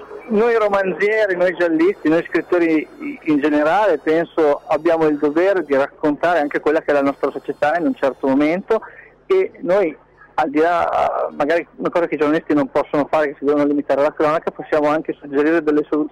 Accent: Suzzara, Lombardy, Italy; io sono di Suzzara, di Mantova, provincia di Mantova

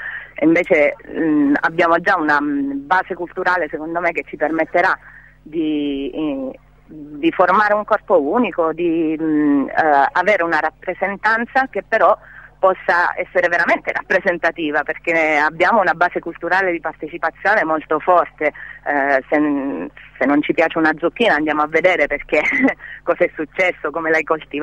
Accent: Teramo, Abruzzo, Italy; now in Bologna, Italy; Sì, io sono di Teramo, quindi vivo a Bologna

